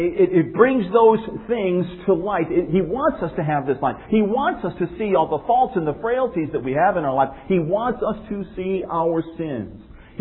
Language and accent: English; Cleveland, Ohio, United States; I remember growing up in Cleveland, Ohio, where we only had three seasons.